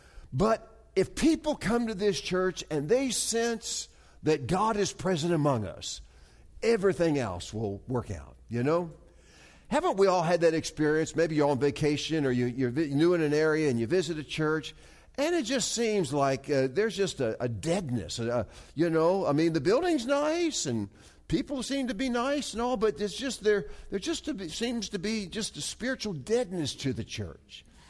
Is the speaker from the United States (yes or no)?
yes; Virginia, United States; and I moved back to my hometown in Virginia, Northern Virginia, and became a pastor of a church there